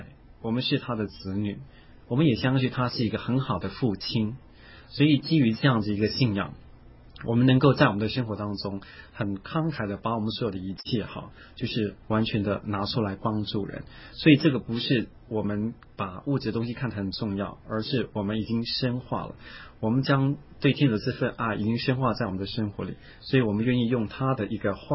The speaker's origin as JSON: {"language": "Chinese", "country": "Taiwan", "said": "因为我们台湾人都自以为我们是很世界上很有钱的人"}